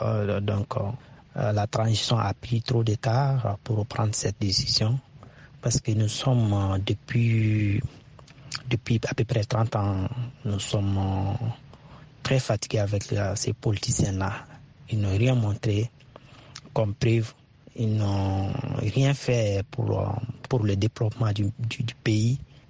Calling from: Mali; Je suis malien, nationalité malienne, je suis au Mali.

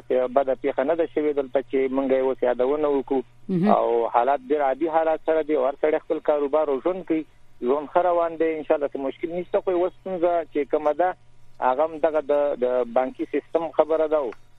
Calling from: Jalalabad, Nangarhar, Afghanistan; مونږ خو د ننګرهار د نهمې ناحیې نه مې زنګ درته وهلی دی او تاسو سره په رابطه کې یم.

